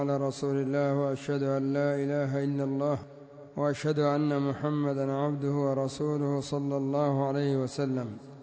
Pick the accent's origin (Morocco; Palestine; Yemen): Yemen; وعندنا في اليمن بلية عظيمة، وهي ما يسمى بالهجر